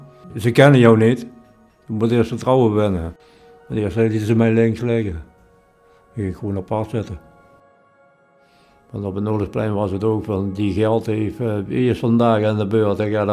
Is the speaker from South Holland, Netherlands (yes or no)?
no; Blerick, Limburg, Netherlands; born there; Ik ben geboren in Bleringen in 1965. Ik woon op het moment op kamers in Tegelen.